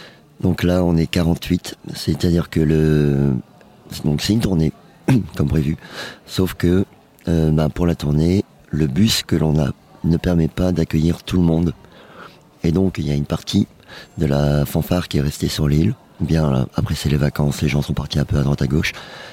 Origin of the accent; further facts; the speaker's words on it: Lille, Hauts-de-France, France; Exactement, on vient de Lille.